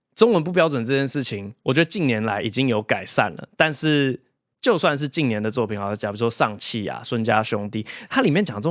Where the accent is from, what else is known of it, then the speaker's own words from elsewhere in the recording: Taiwan; moved away as an adult; also born or lived in United States; 我是台湾出生，2岁的时候被爸妈带去美国，然后8岁快9岁的时候回台湾，从9岁之后一直在台湾长大，直到研究所的时候才又出国念书这样。所以我自己的族群认同，我会觉得我蛮台湾的。